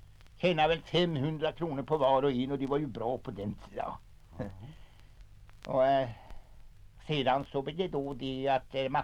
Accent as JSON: {"language": "Swedish", "town": "Dragsmark", "region": "Västra Götaland County", "country": "Sweden", "tie": "born there", "said": "Jag är född i Dragsmark."}